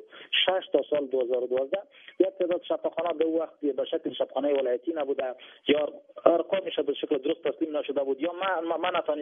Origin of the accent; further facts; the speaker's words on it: Afghanistan; ما شما افغان هستم